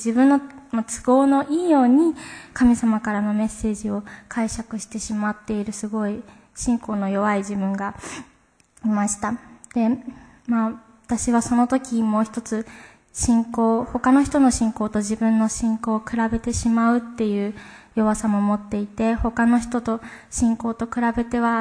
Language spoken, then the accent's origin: Japanese; Kagoshima, Japan; 私は鹿児島県で育ったんですが、クリスチャンホームで育ちました。